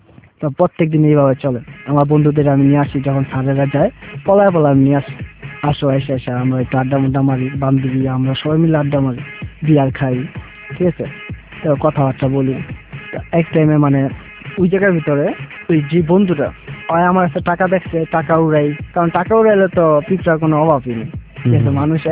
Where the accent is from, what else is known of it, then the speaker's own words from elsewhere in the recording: Narayanganj, Dhaka Division, Bangladesh; আমার বাড়ি তো নারায়ণগঞ্জ নারায়ণগঞ্জের থেকে আমি এখানে আসছি